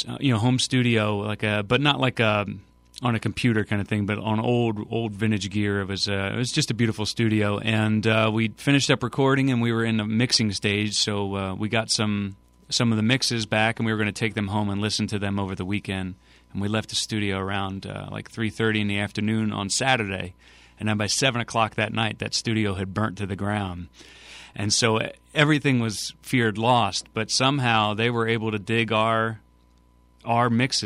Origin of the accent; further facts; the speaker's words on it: Trenton, New Jersey, United States; born there; Yeah, I was born in Trenton, New Jersey, yep.